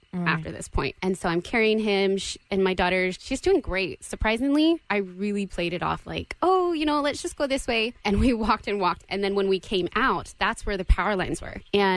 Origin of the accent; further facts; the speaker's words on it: California, United States; now in Connecticut, United States; Born and raised in California.